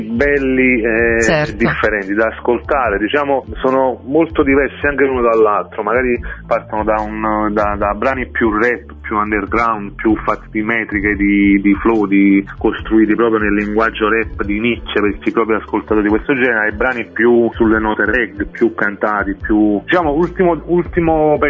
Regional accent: Salerno, Campania, Italy; io vengo da una famiglia antica salernitana

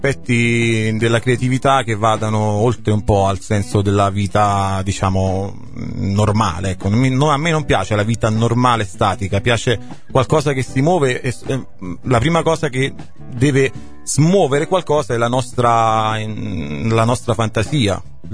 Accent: Stio, Campania, Italy; Al mio paese, Stio.

